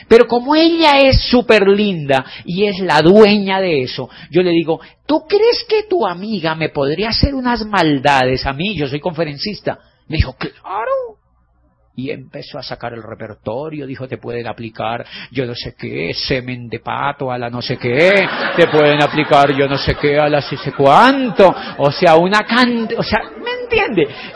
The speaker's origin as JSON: {"language": "Spanish", "country": "Colombia", "said": "Y me dijo, ¿de dónde eres? Yo le dije, yo soy de Colombia."}